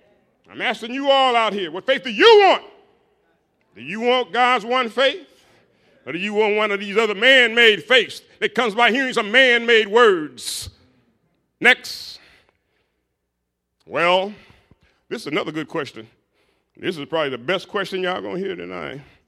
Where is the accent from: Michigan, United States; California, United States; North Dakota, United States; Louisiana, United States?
Michigan, United States; Detroit; Now, I was raised in Detroit, Michigan, born in 1949 on the ghettos of Detroit over there. And I went to the Catholic Church